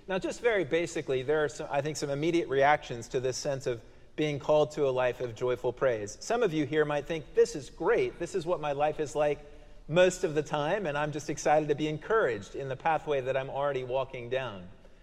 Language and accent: English; Colorado, United States; I like the Rocky Mountains. I'm from Colorado.